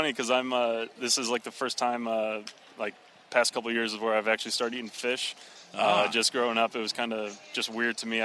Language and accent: English; Indiana, United States; You know, I grew up in Indiana, lived in Indiana my whole life.